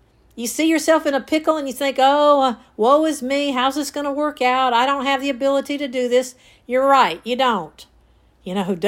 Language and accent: English; the South, United States; accent: southern; are they going to make fun of my southern accent?